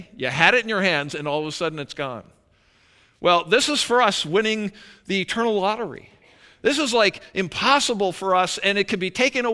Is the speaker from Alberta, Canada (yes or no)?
yes; Calgary, Alberta, Canada; I grew up in Calgary, Alberta, so it's not a massive city, but it's lots of lights.